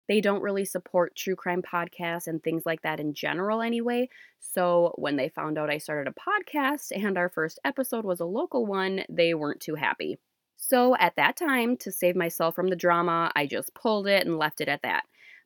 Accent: Minnesota, United States; we are from Minnesota, so we're going to be discussing a Minnesota murder each week through the month of September.

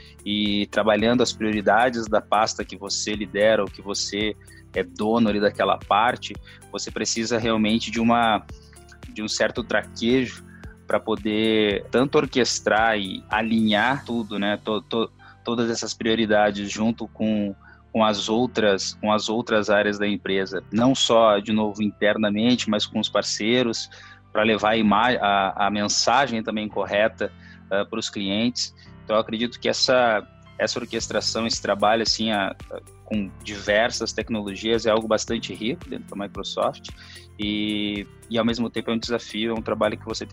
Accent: Porto Alegre, Rio Grande do Sul, Brazil; moved away as an adult; now in São Paulo, Brazil; Eu sou natural de Porto Alegre. Estou aqui em São Paulo já faz uns 10, 11 anos

